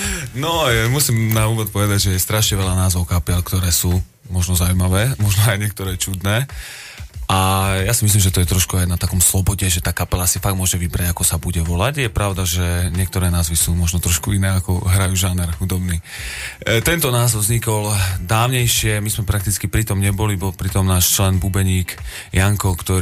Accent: Košice, Košice Region, Slovakia; pochádzame z Košíc, tam fungujeme už niekoľko rokov.

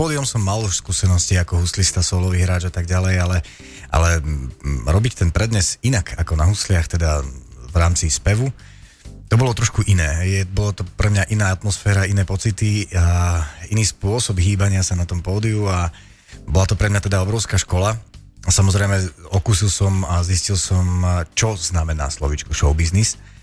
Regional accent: Žilina Region, Slovakia; Rodák zo Žilinského kraja, tak to nazvime. Pochádzam z Oravy, ale v Žiline som strávil 10 rokov svojho života. Som tam študoval na konzervatóriu a potom som tam aj nejaký čas býval

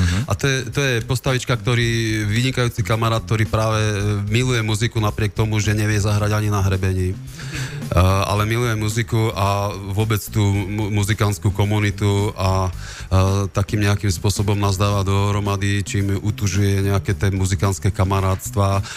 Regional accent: Sučany, Žilina Region, Slovakia; ale ja konkrétne pochádzam zo Sučian a polovicu svojho muzikantského života som prežil v tomto regióne.

